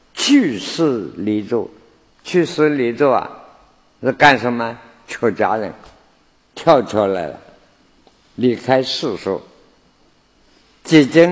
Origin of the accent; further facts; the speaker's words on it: China; also born or lived in United States; 我们中国人看到人啊，不晓得怎么搞的